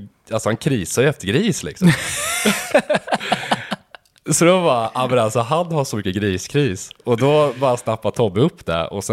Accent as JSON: {"language": "Swedish", "region": "Östergötland", "country": "Sweden", "said": "Ja, vi är ju från Östergötland"}